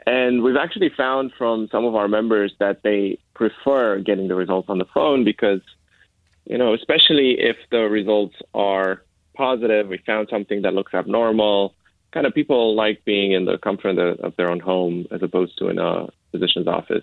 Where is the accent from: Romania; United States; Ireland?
Romania; a nonprofit in Romania, which is my home country